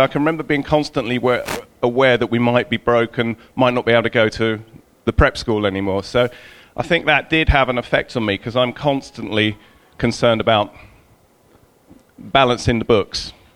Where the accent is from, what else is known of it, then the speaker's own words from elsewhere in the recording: East of England, United Kingdom; I was born in Essex. I'm an Essex boy. I'm not from around here. And I was lucky enough to be brought up near a farm, right next to a farm. I was brought up on the edges of Epping Forest.